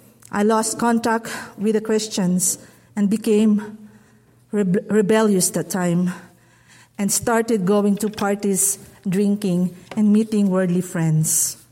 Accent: Quezon City, Metro Manila, Philippines; born there; I was born in Quezon City, Philippines.

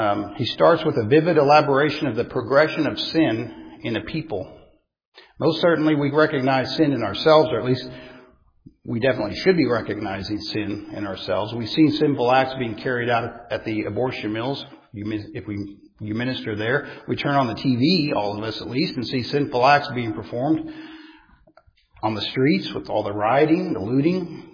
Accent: Norman, Oklahoma, United States; I'm from Norman, Oklahoma.

